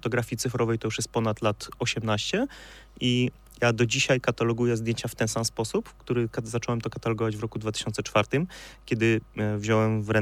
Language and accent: Polish; Jelenia Góra, Lower Silesian Voivodeship, Poland; Ja się w górach wychowałem, jako że pochodzę z Jeleniej Góry, mieszkałem pod Karkonoszami, widziałem te góry od urodzenia z okna.